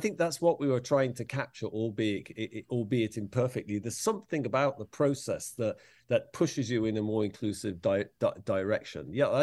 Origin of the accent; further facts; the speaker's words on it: England, United Kingdom; I'm English.